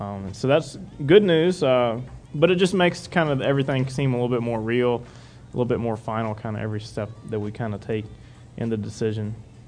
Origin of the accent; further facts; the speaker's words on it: Lynchburg, Virginia, United States; I grew up in the Lynchburg area and actually lived in the exact same house just about my whole life.